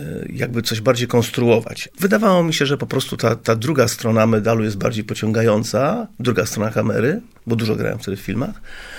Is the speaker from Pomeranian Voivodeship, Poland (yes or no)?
yes; Gdańsk, Pomeranian Voivodeship, Poland; also born or lived in Warsaw; No ja jestem stąd w ogóle, znaczy z Gdańska, prawda? Urodzony w 58 roku i tutaj skończyłem szkołę średnią, a później wyjechałem na studia do Warszawy.